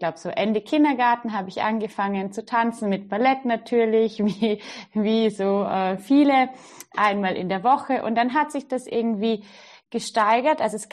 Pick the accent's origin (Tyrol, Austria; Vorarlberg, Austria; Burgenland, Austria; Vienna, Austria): Vorarlberg, Austria; ich komme aus Österreich, aus dem schönen Vorarlberg am Bodensee.